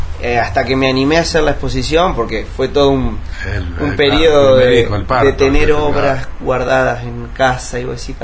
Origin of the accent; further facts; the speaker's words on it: Concepción del Uruguay, Entre Ríos, Argentina; now in Buenos Aires, Argentina; De acá, de Concepción del Uruguay. Pero bueno, estoy radicado en Capital Federal hace ya 11 años.